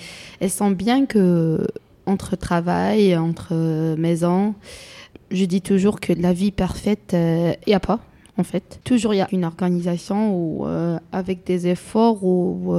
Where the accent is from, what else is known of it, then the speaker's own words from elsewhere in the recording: Algeria; moved away as an adult; now in France; 28 ans, maman de 2 enfants en bas âge, 1 an et 3 ans. Et je suis une Algérienne et je suis en France depuis 3 ans.